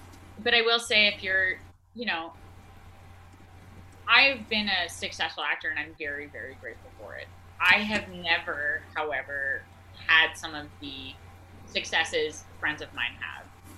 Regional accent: Boston, Massachusetts, United States; also born or lived in New York; I mean, I grew up in Boston, and then I lived in New York for many years.

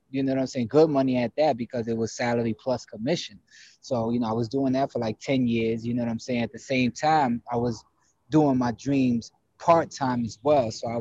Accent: New York City, New York, United States; also born or lived in Paterson, New Jersey / Tampa, Florida; now in Los Angeles, United States; I grew up in the Bronx, New York City. You know what I'm saying? Shout out to New York. Lived in Paterson, New Jersey. Lived in Tampa, Florida. And now I'm out here in LA doing my thing.

